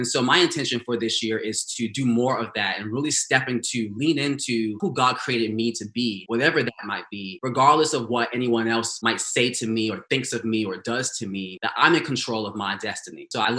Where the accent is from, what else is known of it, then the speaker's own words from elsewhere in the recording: United States; I think growing up in America as a Black queer boy, I never felt like I fit in any groups.